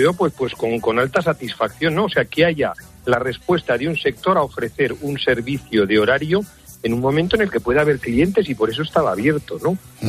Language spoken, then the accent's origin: Spanish; Spain; lo que somos como españoles